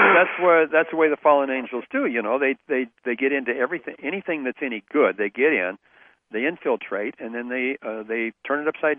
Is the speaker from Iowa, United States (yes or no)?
yes; Des Moines, Iowa, United States; I'm from the Midwest, I'm from Des Moines, Iowa, I'm proud of it, you know.